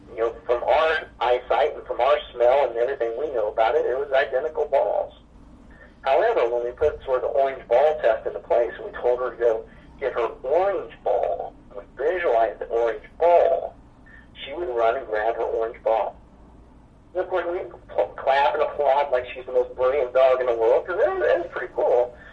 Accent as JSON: {"language": "English", "country": "United States", "accent": "Midwestern-Southern", "said": "Or my accent is, combination Midwestern-Southern accent blends together, and I mispronounce it a little bit"}